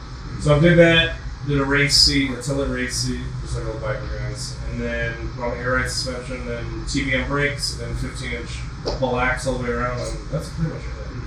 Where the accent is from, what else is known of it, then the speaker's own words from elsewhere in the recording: California, United States; Amarillo? No, I'm from California originally.